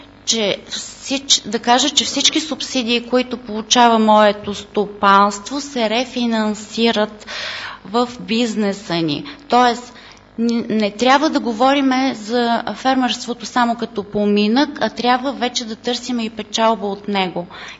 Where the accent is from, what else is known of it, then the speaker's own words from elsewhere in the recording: Pernik Province, Bulgaria; ние реално всички сме фермери от Пернишко, Брезнишко, Трънско